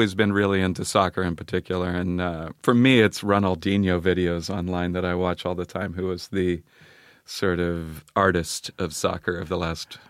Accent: St. Louis, Missouri, United States; I'm from St. Louis, really.

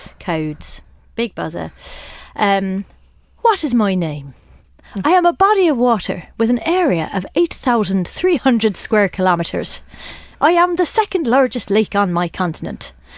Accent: United Kingdom; From 1987 to 1996, we as British people, and indeed the people of Europe, enjoyed 703 episodes in 10 series.

